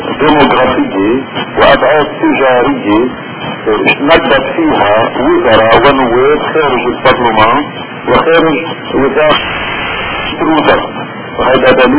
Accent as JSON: {"language": "Arabic", "country": "Lebanon", "said": "بالرغم من هالمعاناة لتقديم السيادة والاستقلال وسلامة الاراضي نحن عم نعيش كلبنانيين"}